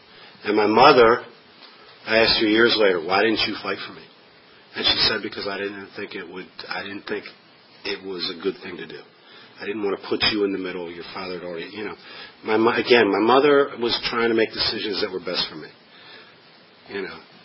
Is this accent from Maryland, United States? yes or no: yes; Bethesda, Maryland, United States; It was that different from what I'd grown up with. I grew up in Bethesda.